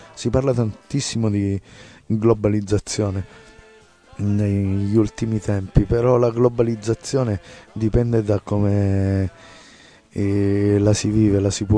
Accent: Reggio Calabria, Calabria, Italy; c'era un gioco che facevo quando ero bambino qui a Reggio Calabria

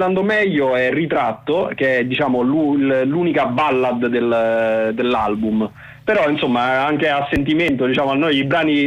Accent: Formia, Lazio, Italy; now in Rome, Italy; nessuno di noi tre è effettivamente di Roma, anche se abitiamo a Roma dal 2020 circa, anzi poco prima. E, siamo di Formia e invece due di Formia e un ragazzo di Milano o comunque provincia di Milano

